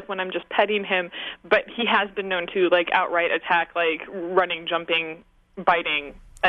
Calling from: Jonesboro, Arkansas, United States; I'm calling from Jonesboro, Arkansas.

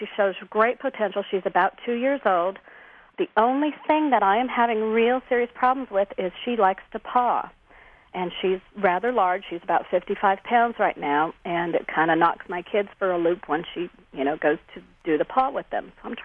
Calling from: Azle, Texas, United States; I'm calling from Azle, Texas

